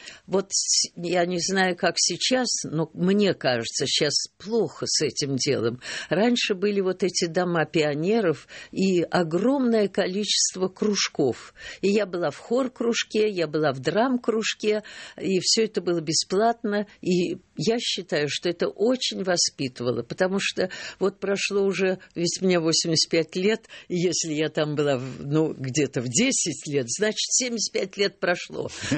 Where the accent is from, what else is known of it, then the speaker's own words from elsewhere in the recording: Siberia, Russia; что я именно из Сибири